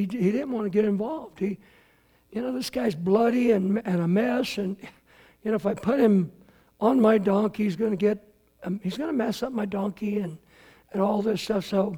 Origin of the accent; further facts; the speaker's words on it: San Leandro, California, United States; It was like when I was growing up in San Leandro. Castro Valley is kind of the next town over at an angle.